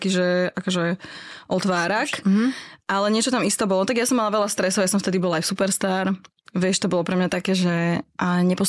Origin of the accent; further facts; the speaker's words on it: Pezinok, Bratislava Region, Slovakia; Akože som z Pezinka, vieš, to je vinárske mesto.